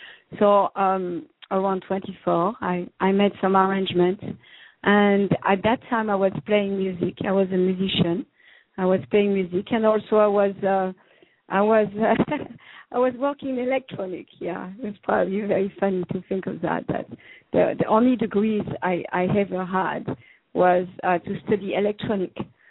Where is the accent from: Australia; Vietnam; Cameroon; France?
France; English is a second language; moved away as an adult; So as you can hear, I'm from France. I was born and raised in France until around 25 years old. And when I was 25, I decided that I wanted to travel.